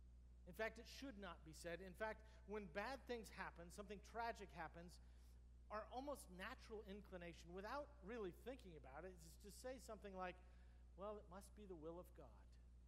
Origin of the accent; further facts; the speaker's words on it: California, United States; Now, I will be honest with you that growing up in California, I used to think every time she'd say that, that is the most Texas thing I've ever heard in my entire life.